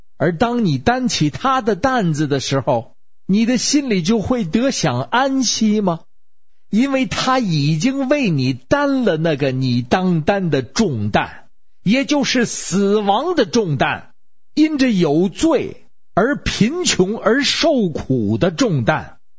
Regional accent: Beijing, China

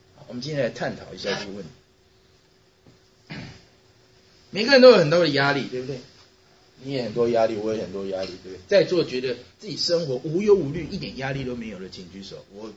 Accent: Taiwan; 我小的时候，我从台湾来

